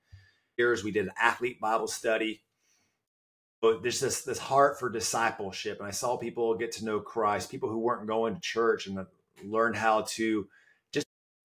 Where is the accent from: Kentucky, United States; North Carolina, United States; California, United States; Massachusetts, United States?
California, United States; So I grew up in Southern California, all the way through college, actually through high school.